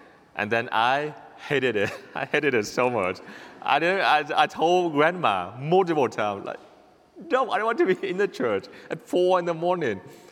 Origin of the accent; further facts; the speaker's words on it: Vietnam; moved away; I grew up in Vietnam. I came here 8 years ago, and I grew up really poor country, and I lived with my grandparents